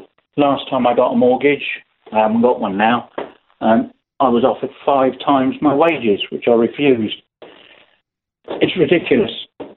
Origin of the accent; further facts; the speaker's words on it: England, United Kingdom; I am English.